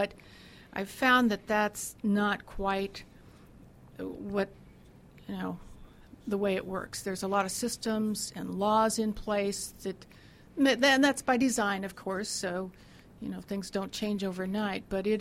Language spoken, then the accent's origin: English; Oxnard, California, United States; I was born in Oxnard. I'm a Ventura County native. I went to schools all throughout Ventura County until the Vietnam years.